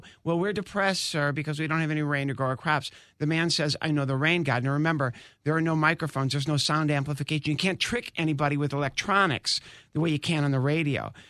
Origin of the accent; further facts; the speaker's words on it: Midwest, United States; Okay, so I'm from the Midwest. I grew up on a farm.